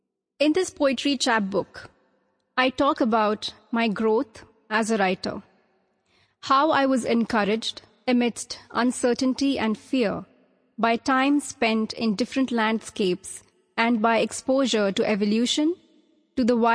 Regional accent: Pune, Maharashtra, India; I'm from Pune.

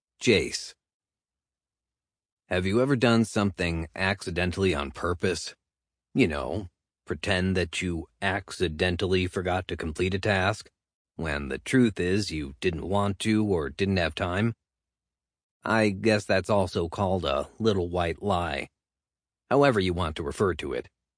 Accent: Ohio, United States; also born or lived in Texas; now in Nashville, United States; I was born and raised in Ohio, but my sister married a musician

